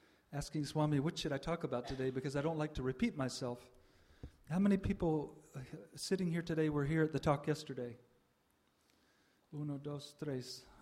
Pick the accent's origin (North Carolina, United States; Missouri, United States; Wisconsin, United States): North Carolina, United States; And let me begin by saying that I grew up in North Carolina.